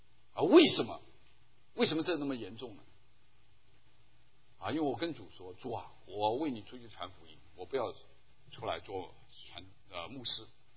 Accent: China; 我们中国人叫炉火纯青啊

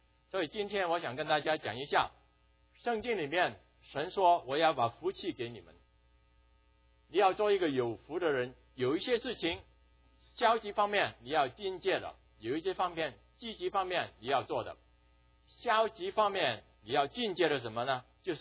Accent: Guangdong, China; 虽然间我们广东人呢，很少那个人的名字里面有个福字的啊

